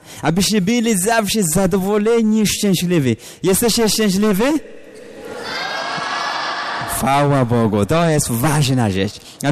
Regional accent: Ethiopia; Polish is a second language; to znaczy miłość, która zwycięża. Pochodzę z Etiopii

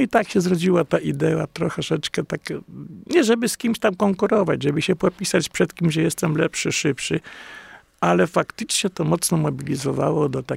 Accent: Wrocław, Lower Silesian Voivodeship, Poland; born there; bo ja urodziłem się we Wrocławiu

